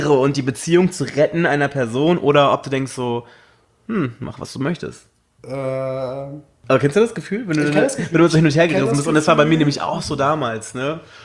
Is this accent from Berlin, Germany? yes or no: yes; Berlin, Germany; ich bin aus Deutschland. Und woher? Berlin.